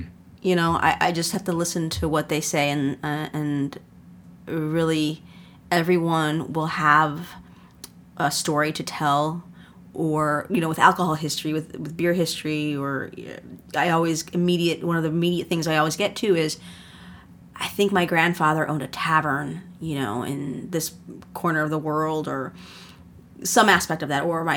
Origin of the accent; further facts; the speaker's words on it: Chicago, Illinois, United States; And so doing a lot of work and research and just being there, really, from growing up in Chicago, that kind of all shaped it all.